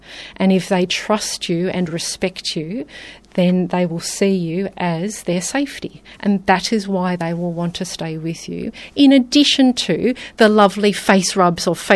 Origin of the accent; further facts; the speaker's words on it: Sydney, New South Wales, Australia; now in Adelaide, Australia; over in New South Wales, where I grew up in Sydney